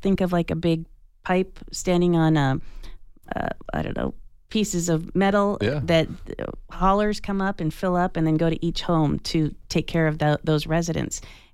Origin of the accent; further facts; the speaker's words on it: Tucson, Arizona, United States; I'll say I grew up here in Tucson water customer for, gosh, more than 40 years.